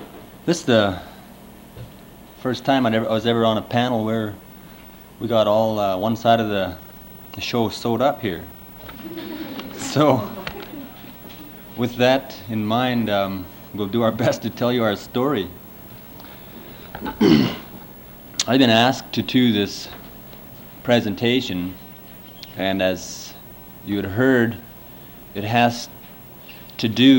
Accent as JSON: {"language": "English", "region": "Yukon", "country": "Canada", "said": "But I think what we as Indian people are saying is that for our children, that's not good enough."}